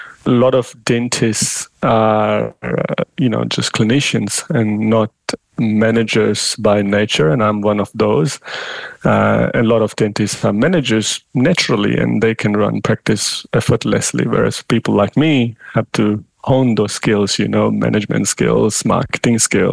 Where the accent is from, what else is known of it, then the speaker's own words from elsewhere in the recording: India; moved away as an adult; now in Australia; I was born and raised in India. I did my dental studies, a bachelor's degree in India. And then I wanted to explore the world, get global exposure. So I decided to come to Australia back in 2005.